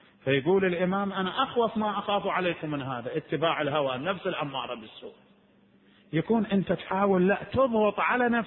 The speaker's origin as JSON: {"language": "Arabic", "town": "Najaf", "region": "Najaf Governorate", "country": "Iraq", "said": "كان أكو عندنا في النجف الأشرف في ذلك الزمان القديم"}